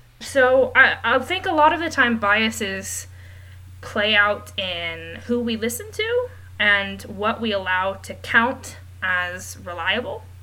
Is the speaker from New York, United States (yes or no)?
no; Texas, United States; I am from Texas.